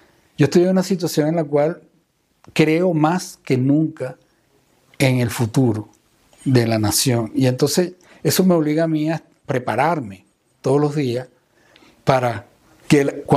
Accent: Venezuela; Quizás esta coyuntura nos haga entrar en conciencia como venezolanos de que nosotros podemos llegar mucho más allá

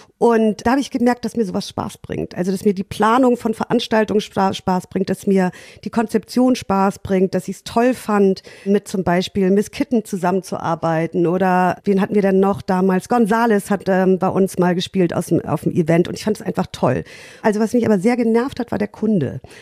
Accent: Lütjenburg, Schleswig-Holstein, Germany; now in Hamburg, Germany; Nee, ich komme aus Lütjenburg, das ist ein kleiner Ort an der Ostseeküste in Schleswig-Holstein.

